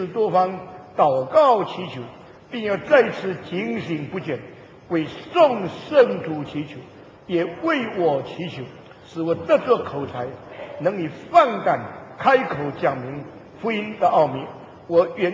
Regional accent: Indonesia; 有一个加拿大的教授到我们印尼去访问

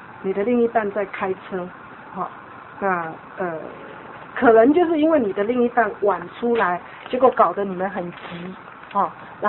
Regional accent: China; 这是我们中国人很需要学习的哈

